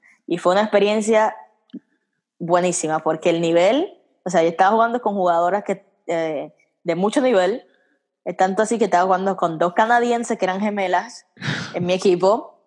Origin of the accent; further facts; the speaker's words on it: Dominican Republic; Yo nací en Dominicana y me crié en Dominicana. O sea, yo soy 100% del patio.